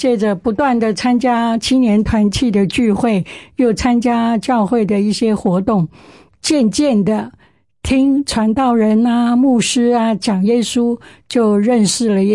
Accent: Taiwan; 我父亲是军人，从小在眷村长大。

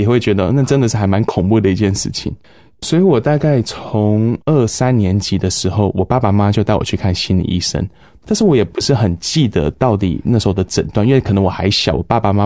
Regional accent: Taiwan; 我两个妹妹是在美国出生，但只有我是在台湾出生的。那我爸爸是华侨，他是以前小时候住在印度，后来搬到台湾，我妈妈是台湾人，

